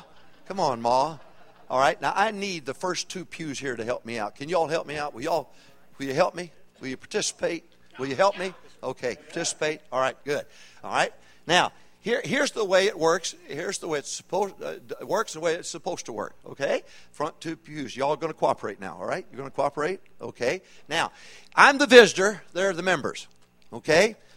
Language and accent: English; Arkansas, United States; Honestly, I'm from Arkansas. I hit the land of opportunity to get out.